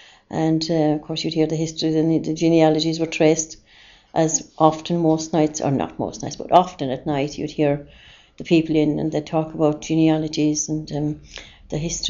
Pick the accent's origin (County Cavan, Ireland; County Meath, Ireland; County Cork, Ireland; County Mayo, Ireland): County Cork, Ireland; I was born in Gutnacrethe, near Cullen, in North County Cork. I suppose an area immersed in local history and tradition and music and song and dance. And I was born there in 1941